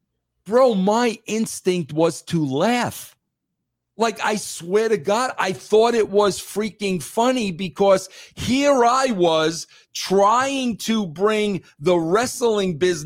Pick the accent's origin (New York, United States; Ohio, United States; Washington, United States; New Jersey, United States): New York, United States; I think a lot of it had to do with just being a New Yorker and you just kind of knowing somebody's full of shit.